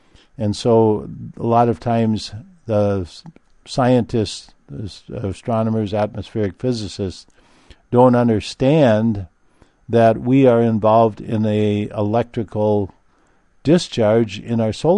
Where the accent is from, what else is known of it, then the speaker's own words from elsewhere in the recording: Minnesota, United States; I can tell you from experience growing up in Minnesota that during the summertime, especially August, you would get these beautiful auroral displays.